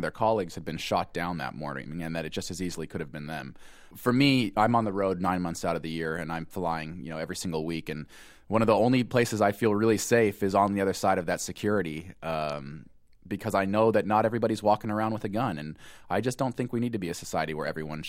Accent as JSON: {"language": "English", "town": "Boise", "region": "Idaho", "country": "United States", "tie": "born or raised there", "said": "I mean, I was raised in Boise, Idaho. I come from a long line of hunters."}